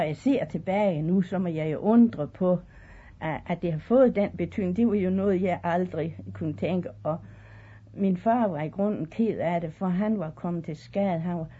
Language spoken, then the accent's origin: Danish; Kattrup, North Denmark Region, Denmark; born there; Ja, jeg er født her i Kattrup Sogn. Det er lige nogle minutter herfra, en 10-20 minutters gang her fra Fjerritslev.